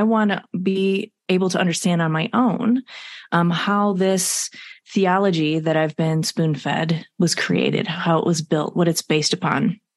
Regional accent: Muskegon, Michigan, United States; I was. Yeah, I grew up in West Michigan in the Muskegon area.

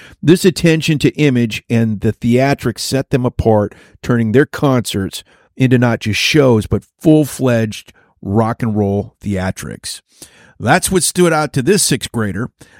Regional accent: Pontiac, Michigan, United States; I grew up just outside of Detroit in Pontiac, Michigan.

